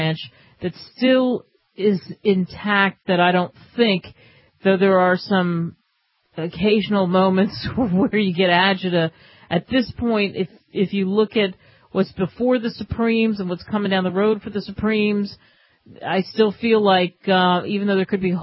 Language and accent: English; Philadelphia, Pennsylvania, United States; You know, I grew up in Philadelphia.